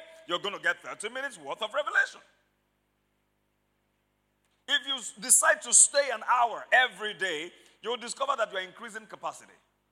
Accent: Mokola, Oyo, Nigeria; When I was growing up in Mokola, each family in our house had a drum, at least one.

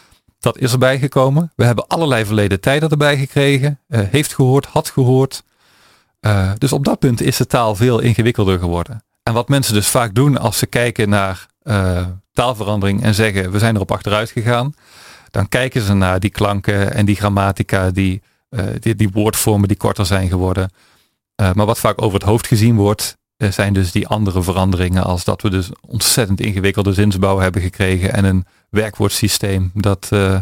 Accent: Drunen, North Brabant, Netherlands; accent: Drunen dialect; mijn grootouders die zijn opgegroeid met het dialect van Drunen, een plaatsje in Noord-Brabant. Je had het misschien al aan mijn accent gehoord.

